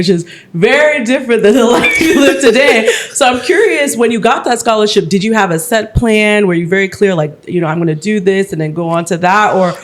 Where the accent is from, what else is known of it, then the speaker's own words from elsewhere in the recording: Germantown, Maryland, United States; I'm from Germantown.